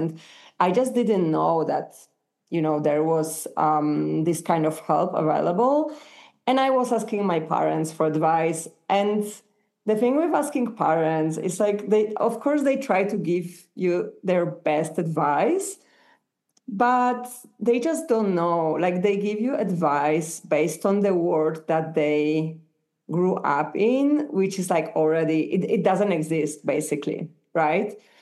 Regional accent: Poland; English is a second language; now in Colombia; So I'm from Poland. I live in Colombia currently.

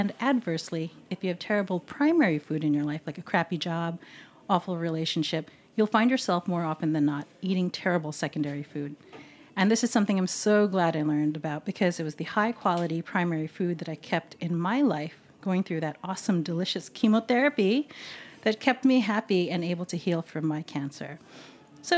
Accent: United States; October is Filipino American History Month, and I have survived being a Filipino American since 1976.

